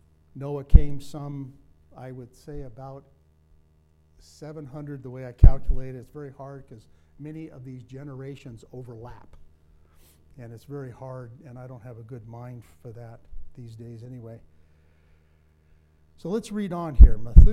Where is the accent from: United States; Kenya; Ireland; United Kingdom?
Ireland; And I'm an Irishman.